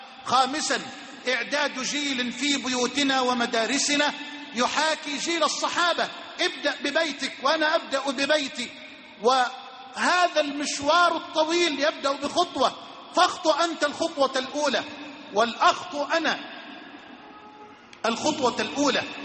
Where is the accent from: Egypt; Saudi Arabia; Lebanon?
Egypt